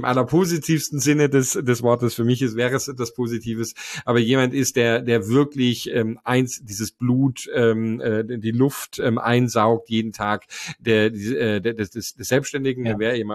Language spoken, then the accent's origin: German; Germany; ich habe 20 Jahre lang einen Blick von außen auf Deutschland gehabt. Und das ist trotzdem mein Heimatland